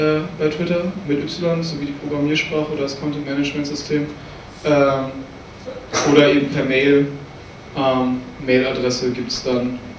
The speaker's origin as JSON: {"language": "German", "region": "Berlin", "country": "Germany", "said": "Ich komme aus Berlin, deswegen Berlin als Beispiel hier"}